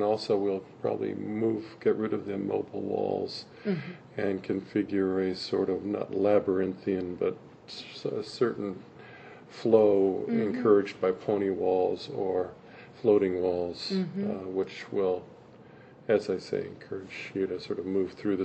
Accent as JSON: {"language": "English", "town": "Mercer Island", "region": "Washington", "country": "United States", "tie": "born or raised there", "said": "Mercer Island. When it was a little different than it is now"}